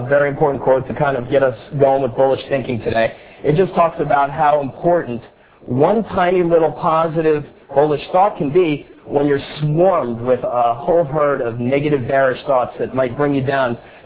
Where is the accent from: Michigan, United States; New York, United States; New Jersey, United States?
New York, United States; New York City; I'm really pleased to be speaking in my hometown in New York City.